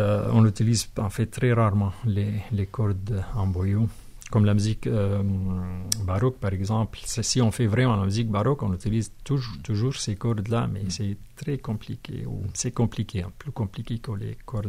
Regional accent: Syria; Moi, je viens de la Syrie avec ma culture.

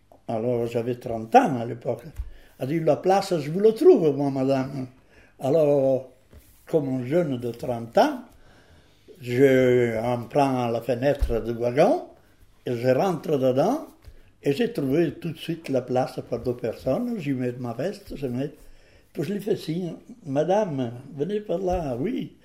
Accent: Modena, Emilia-Romagna, Italy; French is a second language; moved away as an adult; now in France; je vais au bureau de migration de chez nous, à la Provence, à Modena

